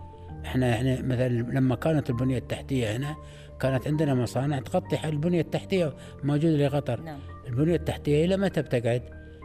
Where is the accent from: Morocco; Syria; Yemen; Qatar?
Qatar; أول شيء نحن عندنا طابعتنا كقطريين